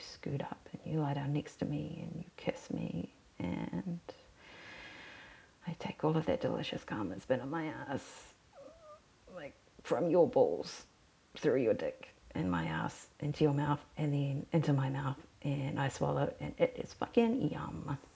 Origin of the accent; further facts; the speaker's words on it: Australia; accent: bogan; for me it's the most common, like, bogan type of accent. Like, bogan's like the equivalent of white trash, I guess.